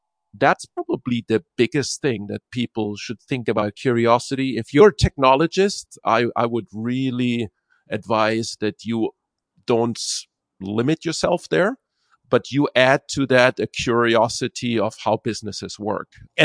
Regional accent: Germany; moved away as an adult; now in United States; I grew up in Germany. I studied electrical engineering.

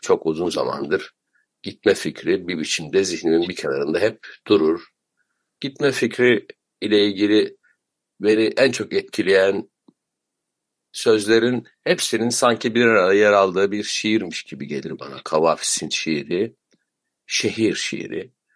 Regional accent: Konya, Turkey; now in Istanbul, Turkey; İlk büyük gidişlerimden bir tanesi kendi memleketimden Konya'dan İstanbul'a geliş idi.

